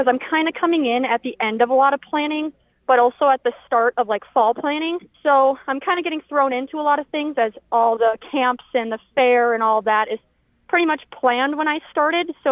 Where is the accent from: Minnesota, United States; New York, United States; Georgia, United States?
Minnesota, United States; Wabasha; And I'm originally from the Minnesota River Valley down in Wabasha.